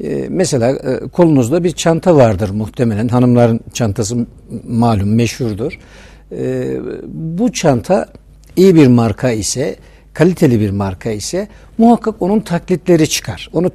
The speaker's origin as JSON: {"language": "Turkish", "region": "Osmaniye", "country": "Turkey", "tie": "born or raised there", "said": "Osmaniye'de doğdum. İlk ve orta öğrenimimi orada tamamladıktan sonra Ankara Üniversitesi Siyasal Bilgiler Fakültesi kazandım."}